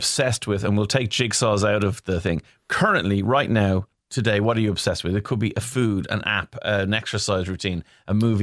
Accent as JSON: {"language": "English", "country": "Ireland", "said": "Again, we're Irish, so we say second class."}